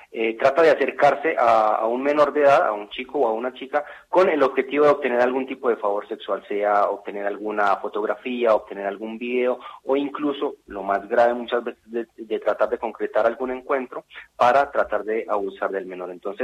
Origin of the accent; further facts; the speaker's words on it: Colombia; now in Argentina; colombiano, pero bueno, ya llevo bastante tiempo viviendo acá en Argentina